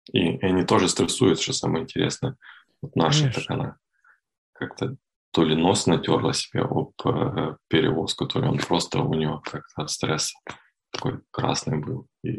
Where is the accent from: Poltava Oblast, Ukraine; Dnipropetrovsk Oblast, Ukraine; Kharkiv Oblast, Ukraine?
Poltava Oblast, Ukraine; Я родом из Полтавской области.